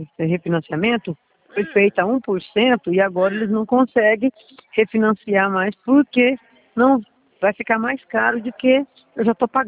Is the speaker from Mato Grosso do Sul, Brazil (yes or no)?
no; Paraná, Brazil; eu sou aqui do interior do Paraná.